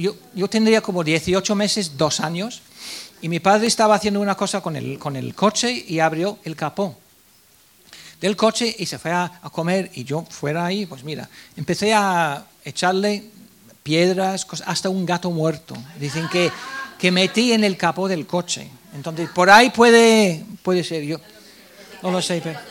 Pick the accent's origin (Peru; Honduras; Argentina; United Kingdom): United Kingdom; England; mi pueblo es un pueblo por ahí escondido ahí en el centro de Inglaterra.